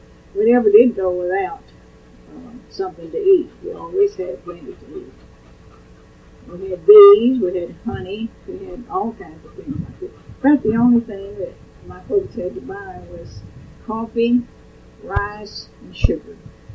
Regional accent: Sinton, Texas, United States; And I rode with this girl from Sinton, my hometown, and it was a new experience to me, I'll admit, from having been in a small school.

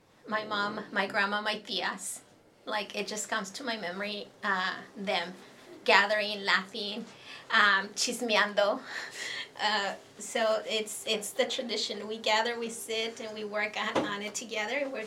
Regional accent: Mexico; moved away; and we go way back because I'm originally from Mexico.

